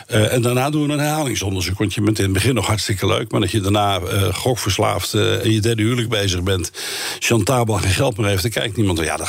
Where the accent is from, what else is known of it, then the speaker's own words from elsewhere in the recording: Netherlands; maar wij zijn Nederlanders, ze willen gewoon overal maatwerk plegen